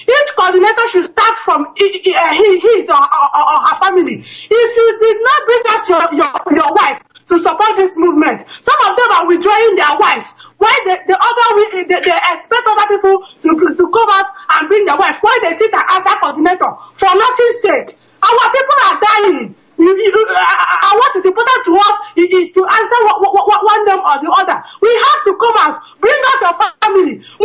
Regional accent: Enugu State, Nigeria; now in Stockholm, Sweden; I'm from Nkukwo Village in Enugu, Nnewi South, local government, Anambra State.

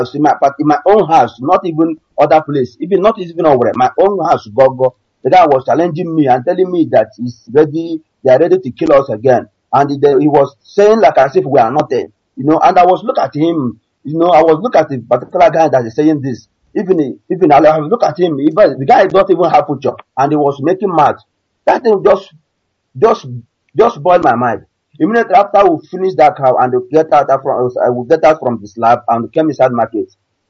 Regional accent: Umuchukwu, Imo, Nigeria; now in Malaysia; I'm from Umuchukwu, Umezala, in Imemba North, Imo State.

